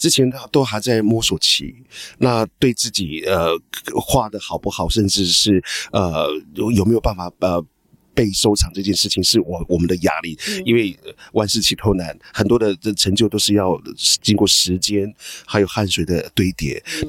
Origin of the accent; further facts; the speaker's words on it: Taiwan; also born or lived in Europe; 我出生在部落，那我是台湾的孩子，但是我因为也有在欧洲生活的经验，所以呢我整个人已经变成不只是部落的孩子，也是台湾人。我也是世界的公民